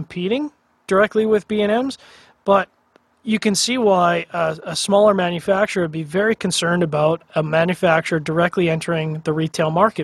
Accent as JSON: {"language": "English", "country": "Canada", "said": "and I, as a Canadian, I'm well aware"}